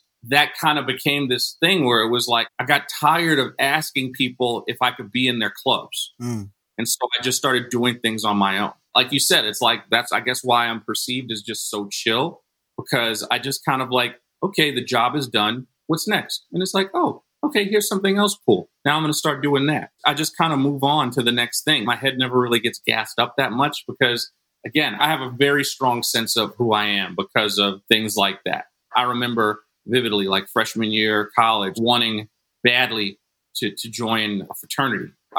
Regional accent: New York, United States; also born or lived in Newport News, Virginia; keep in mind, I'm from New York, but I finished high school my last 2 years. I finished high school in Virginia.

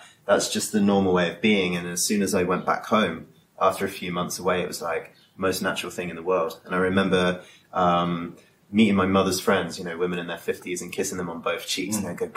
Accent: England, United Kingdom; also born or lived in Argentina / Brazil; Greatest thing for me as an English guy, or again, any of the white Anglo-Saxon countries, what helped me go from complete isolation as a human being

